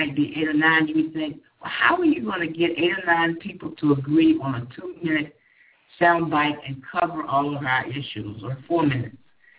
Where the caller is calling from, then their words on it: Geneva, Switzerland; Yeah, I'm calling from Geneva, Switzerland.